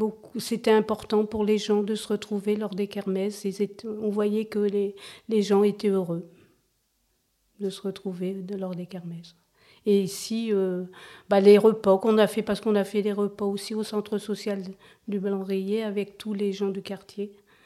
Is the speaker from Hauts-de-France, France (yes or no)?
yes; Wattignies, Hauts-de-France, France; born there; je suis née à Wattigny, j'ai 4 enfants